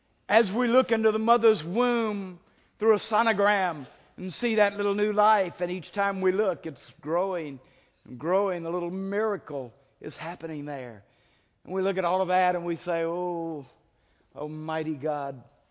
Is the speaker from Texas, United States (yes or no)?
yes; Texas, United States; You know, everybody knows I'm a Texan, and you can't be a Texan if you're not a good liar.